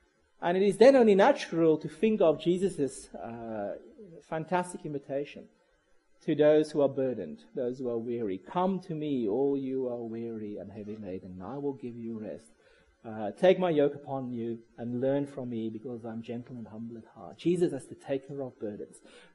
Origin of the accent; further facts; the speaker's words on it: South Africa; moved away as an adult; also born or lived in England; now in Australia; Throughout my life, I've lived for extended periods in three different countries. I'm from South Africa, lived for 8 years in England, and then now for the past 8 years in Australia.